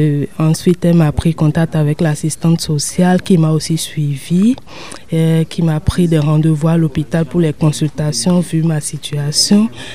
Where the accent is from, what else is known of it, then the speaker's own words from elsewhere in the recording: Benin; je suis originaire du Bénin et je fais la licence 3 droit, économie et gestion au parcours finance et j'ai 27 ans.